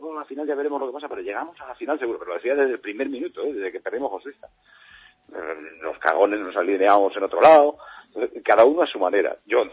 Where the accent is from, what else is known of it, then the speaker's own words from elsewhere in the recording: Spain; He tenido la suerte de ver unos Juegos Olímpicos en mi país.